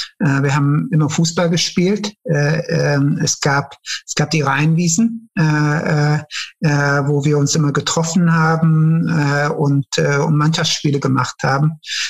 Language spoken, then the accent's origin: German; Cologne, North Rhine-Westphalia, Germany; Ich hatte eine sehr schöne Kindheit hier in Köln. Ich bin in Köln-Niehl aufgewachsen und das war damals eine Arbeitergegend.